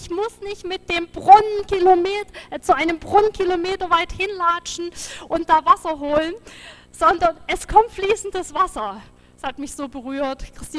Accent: Saxony, Germany; zumindest war das bei uns im Erzgebirge so.

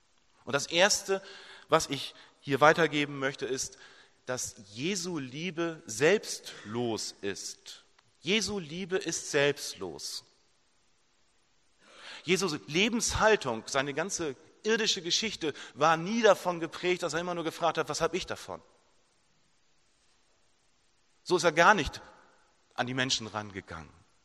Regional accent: Verden an der Aller, Lower Saxony, Germany; es war ein Pferden an der Aller, da ist meine Heimat.

